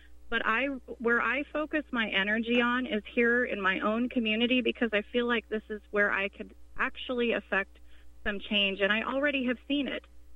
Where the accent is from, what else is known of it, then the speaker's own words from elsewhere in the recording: Denver, Colorado, United States; moved away; I moved from Colorado, and Colorado was once upon a time kind of an old cow. You know, Denver, Colorado was an old cow town, you know, when I was growing up.